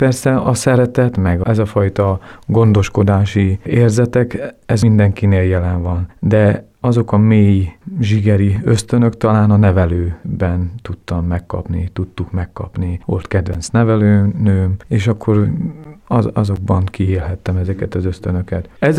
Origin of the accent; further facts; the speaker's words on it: Baktalórántháza, Szabolcs-Szatmár-Bereg, Hungary; also born or lived in Berkesz / Pétervására / Tiszadob; volt a csecsemő otthon, az Baktalúrendházán, Berkeszen, Pétervásári, Heves megyében, például egy kisebb, családiasabb állami gondozási hely, és Tiszadob.